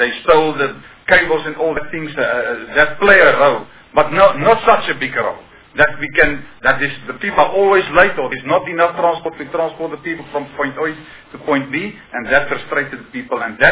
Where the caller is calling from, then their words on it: North West, South Africa; I'm coming from the Northwest province.